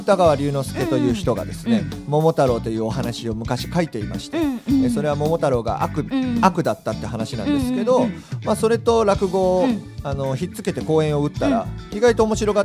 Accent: Kansai, Japan; まあ、関西人なので

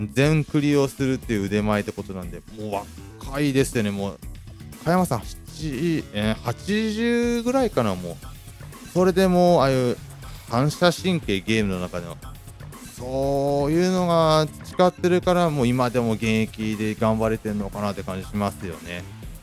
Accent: Ibaraki, Japan; もしまあ僕地元が茨城なんですけども

